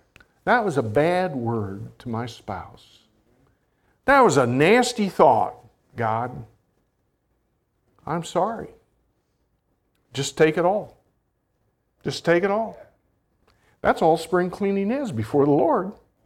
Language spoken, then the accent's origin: English; Hillsboro, Kansas, United States; Now, in my house growing up in Hillsboro, Kansas, I don't know how many of the homes did it, but our home did it.